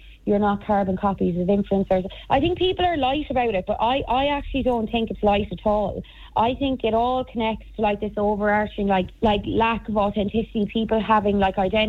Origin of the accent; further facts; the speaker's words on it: Ireland; and as Irish people as well, because I've thought about it loads